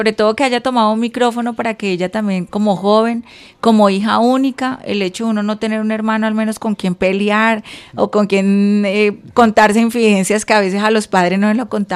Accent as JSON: {"language": "Spanish", "town": "Lérida", "region": "Tolima", "country": "Colombia", "also_born_or_lived": "Ibagué, Colombia", "moved": "yes", "said": "desafortunadamente nosotros salimos de Lérida, llegamos a Ibagué"}